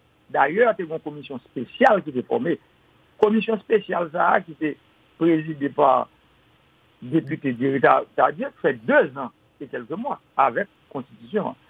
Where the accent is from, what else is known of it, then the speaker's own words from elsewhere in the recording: Haiti; Je suis un haïtien